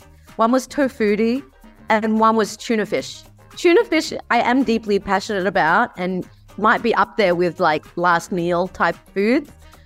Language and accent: English; Australia; I grew up in Australia.